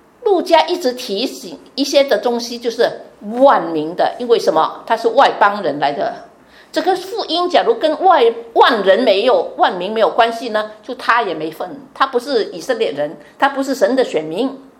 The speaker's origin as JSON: {"language": "Chinese", "country": "Vietnam", "tie": "born or raised there", "said": "我最近回去越南，我是越南长大的，你不知道知道吗？虽然是华人，但是我在那边生那边长啊。我回去越南"}